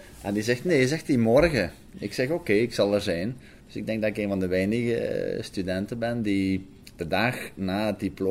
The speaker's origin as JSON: {"language": "Dutch", "town": "Rijkel", "region": "Limburg", "country": "Belgium", "tie": "born or raised there", "said": "Ja, ik ben geboren en getogen in Rijkel. Ik ben 55 ondertussen, ik ben van 1965. Ja. En Rijkel is een klein dorpje in Borgloon, waar ik op een boerderij ben geboren en getogen."}